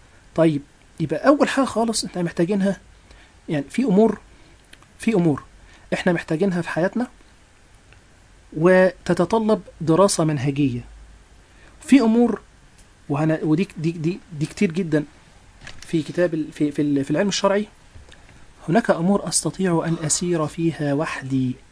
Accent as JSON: {"language": "Arabic", "country": "Egypt", "said": "احنا في لغتنا الدارجه عندنا في مصر"}